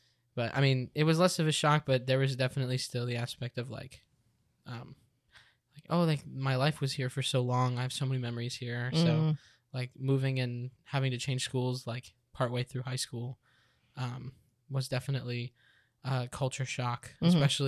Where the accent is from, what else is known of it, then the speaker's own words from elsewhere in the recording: Cape Coral, Florida, United States; pretty much my whole life growing up in Cape Coral